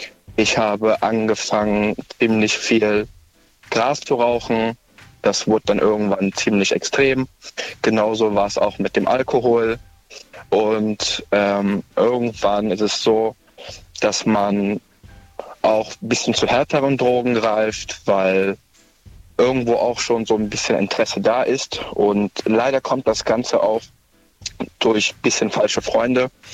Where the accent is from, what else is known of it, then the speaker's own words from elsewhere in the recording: North Rhine-Westphalia, Germany; Ich komme aus der Nähe Köln.